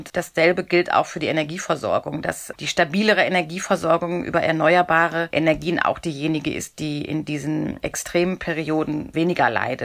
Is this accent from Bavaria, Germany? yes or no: no; North Rhine-Westphalia, Germany; wie man bei uns im Ruhrgebiet so sagen würde.